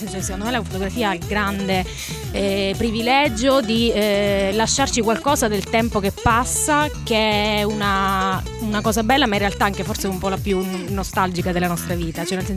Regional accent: Sicily, Italy; la Sicilia, che è la mia terra anche di origine

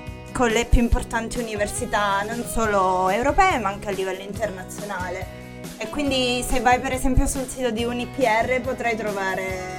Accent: Abruzzo, Italy; Ah, io sono italiana e vengo dall'Abruzzo.

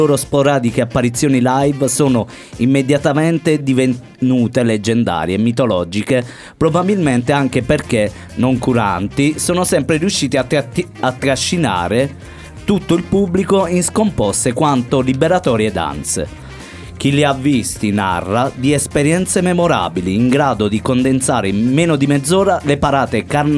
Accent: Taranto, Apulia, Italy; perché vengo da Taranto, le navi ci stanno.

